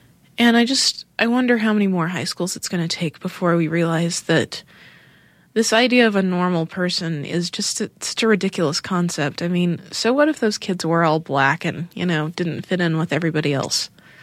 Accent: Utah, United States; But when I grew up in Utah and I understood how much people hated gay and lesbian people

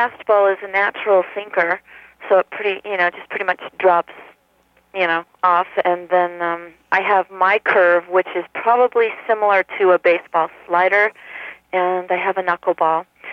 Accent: Sacramento, California, United States; I was supposed to try out right near my hometown in Sacramento

